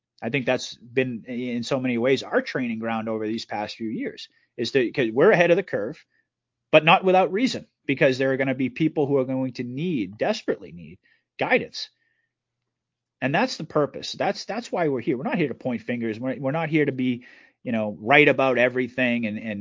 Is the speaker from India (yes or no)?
no; United States; I felt a responsibility just as a father, as an American, as a person who actually cares about my country